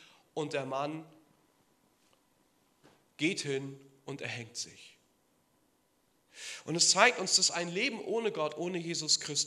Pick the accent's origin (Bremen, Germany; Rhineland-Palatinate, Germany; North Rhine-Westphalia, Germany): Bremen, Germany; Bei uns in Bremen heißt das ja biblischer Geschichtsunterricht